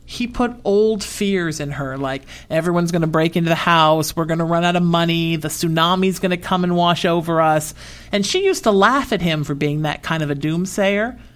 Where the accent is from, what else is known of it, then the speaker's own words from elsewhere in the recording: Ireland; I'm Irish.